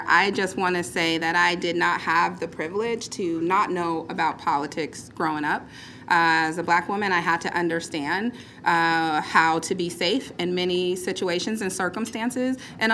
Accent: Omaha, Nebraska, United States; Listen, I grew up in Nebraska. I'm a black woman raised in Omaha.

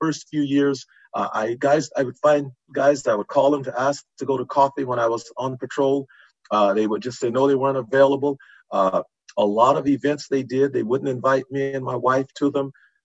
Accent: Louisiana, United States; Growing up in Louisiana, my grandmother raised me.

